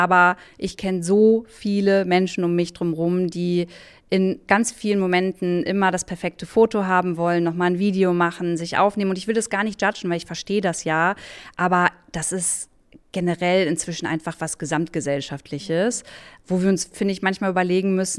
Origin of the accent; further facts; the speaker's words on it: Braunschweig, Lower Saxony, Germany; also born or lived in Berlin; ich komme aus Braunschweig, da wohne ich auch, habe lange in Berlin gelebt